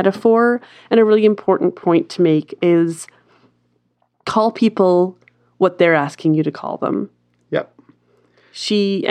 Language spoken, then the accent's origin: English; Canada; We're very Canadian, though.